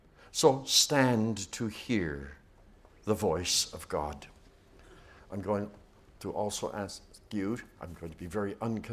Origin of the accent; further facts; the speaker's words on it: Canada; We are Canadian, so we can do this.